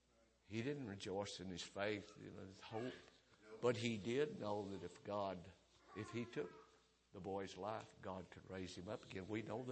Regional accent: United States; Folks, I thank the Lord I was born in America.

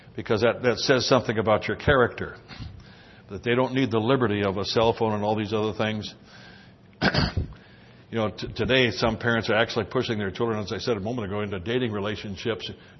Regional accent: South Dakota, United States; You know, I came from South Dakota, and in January and February, we had snow and ice and blizzards and harsh winters.

